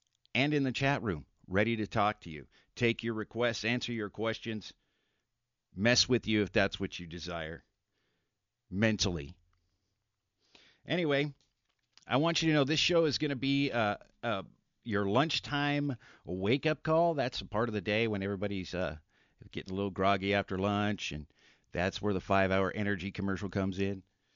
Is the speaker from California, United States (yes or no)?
yes; Hayward, California, United States; Growing up in Hayward, it was a lot of fun. And being so close to San Francisco, there were many opportunities to get in trouble.